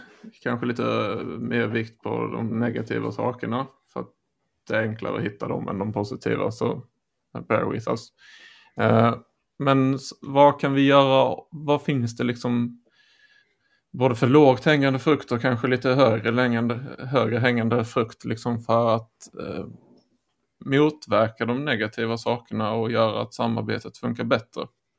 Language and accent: Swedish; Sweden; Skånsk-blekingska gränsen.